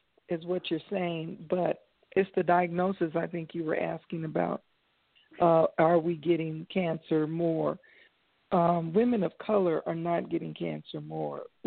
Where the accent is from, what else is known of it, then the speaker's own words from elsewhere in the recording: Arizona, United States; now in Los Angeles, United States; I'm from Arizona. I'm working here in Arizona. I have some business to take care of, but I live in Los Angeles on a regular basis.